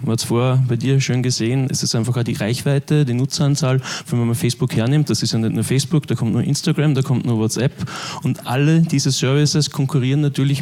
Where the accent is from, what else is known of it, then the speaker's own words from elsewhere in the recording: Linz, Upper Austria, Austria; also born or lived in Vienna; ich komme aus Linz, habe jahrzehntelang eigentlich auch in Wien gewohnt und so die Rückübersiedlung nach Linz war für mich ein bisschen so der Einstieg in die Medienbranche.